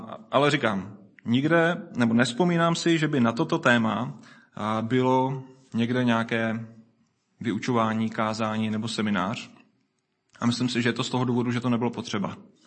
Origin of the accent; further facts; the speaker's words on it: Brno, South Moravian Region, Czechia; moved away as an adult; now in Kroměříž, Czech Republic; Můžu říct, že jsem původně z Brna, narodil jsem se před skoro 40 lety, nebo 39 lety na Obilňáku tady v Brně, a vlastně někdy v 20 jsem se odstěhoval do Kroměříže